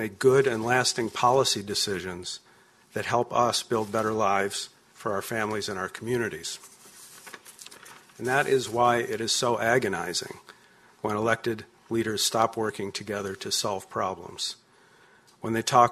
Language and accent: English; Rochester, New York, United States; I own a real estate development company in Rochester, New York, my hometown.